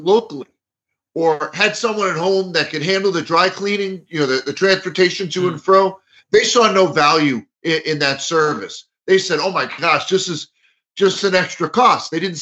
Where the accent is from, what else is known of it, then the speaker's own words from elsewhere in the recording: Marlboro, New Jersey, United States; I grew up in Marlboro, New Jersey, which is in central New Jersey.